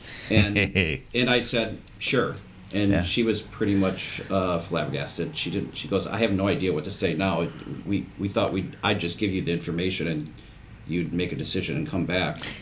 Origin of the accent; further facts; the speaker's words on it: Waukesha, Wisconsin, United States; And I love Waukesha. It's my hometown, it's where I grew up, and I think it's a phenomenal place to live, and it's always getting better, and I wanna be part of that.